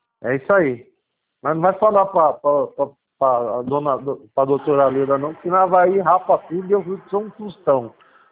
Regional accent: São Paulo, Brazil; born there; Eu sou paulista, eu nasci na Cruz Azul, aqui no Cambuci.

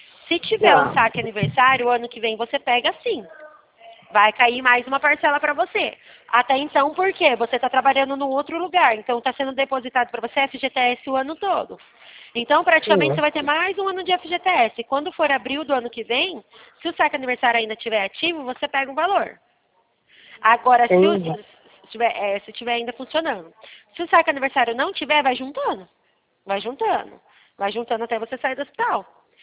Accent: Leme, São Paulo, Brazil; Ah, eu sou de Leme, São Paulo.

